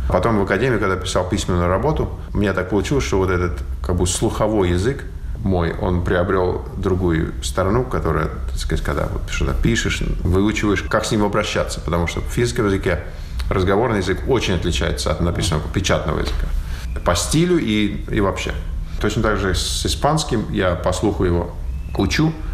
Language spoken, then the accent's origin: Russian; Russia; now in Finland; Я вырос и родился в России. Этого никто не может у меня отнять и не пытается. Это моя родина. Я там вырос.